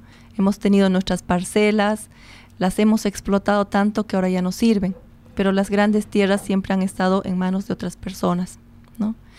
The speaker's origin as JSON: {"language": "Spanish", "country": "Bolivia", "said": "Mi pueblo boliviano, hemos estado visitando por todas las regiones"}